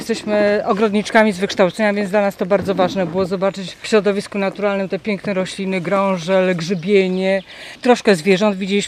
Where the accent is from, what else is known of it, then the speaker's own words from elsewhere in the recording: Skierniewice, Łódź Voivodeship, Poland; Ja jestem ze Skierniewic